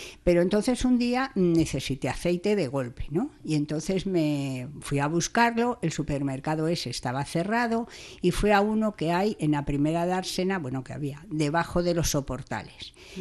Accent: Madrid, Community of Madrid, Spain; now in Almerimar, Spain; Pues yo cuando compré el piso en Almerimar, que fue en el año 2000, claro, yo vengo de Madrid

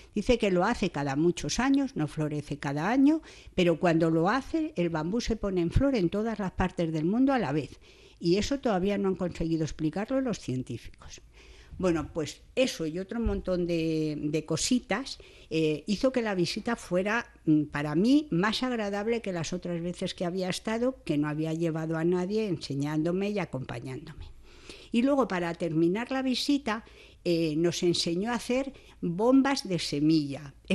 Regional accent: Madrid, Community of Madrid, Spain; que yo soy de Madrid y allí tengo un botánico

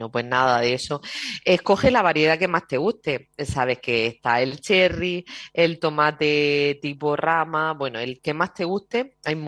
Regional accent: Las Norias, Andalusia, Spain; en donde yo vivo, donde yo soy, que soy de Las Norias

